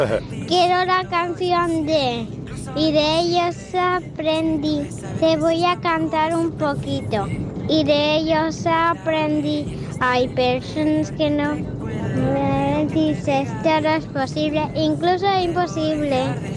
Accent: Reus, Catalonia, Spain; de Reus. Voy con mis papis a Granada

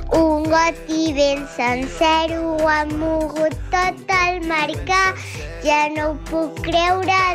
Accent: Manresa, Catalonia, Spain; tengo 6 años, soy de Manresa.

